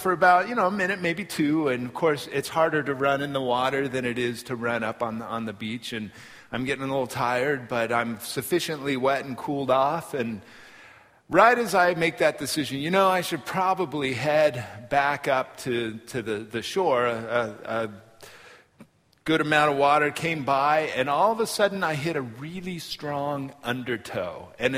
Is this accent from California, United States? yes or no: yes; California, United States; I was growing up in Orange County, and it's summertime